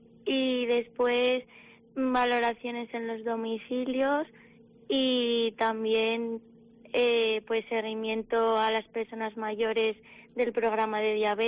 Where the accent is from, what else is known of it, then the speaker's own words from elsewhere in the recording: Barbastro, Aragon, Spain; aunque soy de Barbastro, pues me gustan mucho los pueblos.